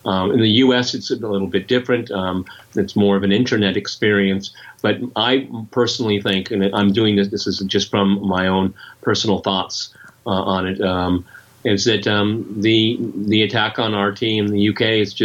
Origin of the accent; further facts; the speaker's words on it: United States; now in Moscow, Russia; I'm an American living in Moscow. I have to be afraid of my own government, okay?